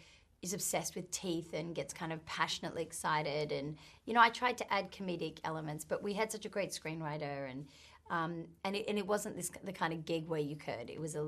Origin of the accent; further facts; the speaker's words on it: Australia; Being Australian